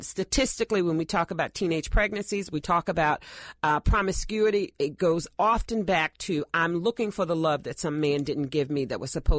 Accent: the South, United States; I'm from the South, so we say let's get to the core.

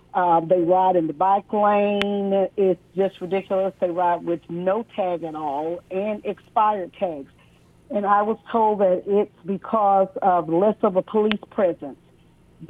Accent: Atlanta, Georgia, United States; now in Milwaukee, United States; I live in Milwaukee, but I'm from Atlanta.

